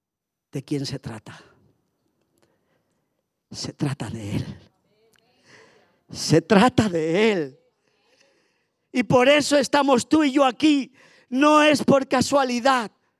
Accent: Spain; como decimos en mi tierra y decimos en España ese refrán

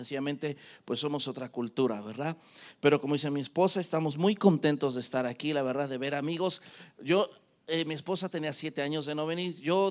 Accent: Mexico; Nosotros somos de México.

